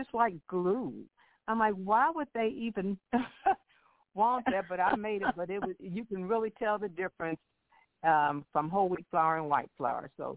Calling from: Louisville, Kentucky, United States; from Louisville.

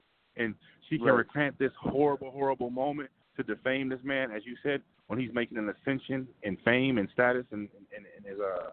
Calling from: Detroit, Michigan, United States; calling from Detroit.

